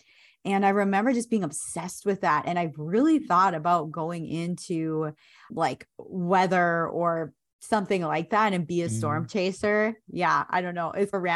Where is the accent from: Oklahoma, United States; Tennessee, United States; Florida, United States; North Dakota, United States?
North Dakota, United States; moved away as an adult; now in Austin, United States; I was in my home state of North Dakota and just recently moved to Austin, Texas.